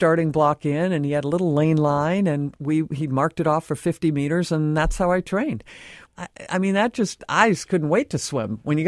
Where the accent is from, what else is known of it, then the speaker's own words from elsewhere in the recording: Land O'Lakes, Wisconsin, United States; Growing up in Wisconsin, Land O'Lakes, Wisconsin, my parents were my coaches.